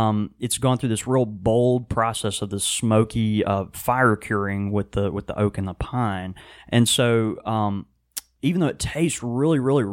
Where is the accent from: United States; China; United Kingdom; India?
United Kingdom; England; You know, like, I am English, but I don't know how to deal with it.